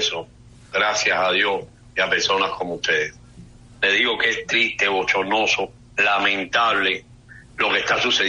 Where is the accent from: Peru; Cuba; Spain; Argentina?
Cuba; como cubano me duele decirlo